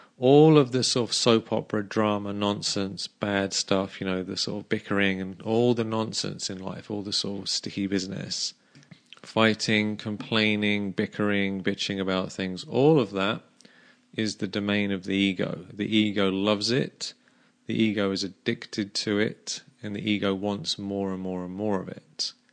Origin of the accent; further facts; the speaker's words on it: England, United Kingdom; When I was a teenager growing up in England